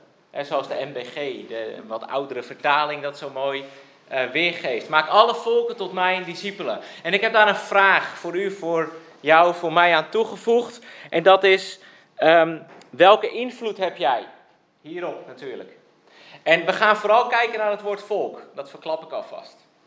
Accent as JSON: {"language": "Dutch", "town": "IJmuiden", "region": "North Holland", "country": "Netherlands", "said": "En ik kom uit IJmuiden, dus dat is in Noord-Holland."}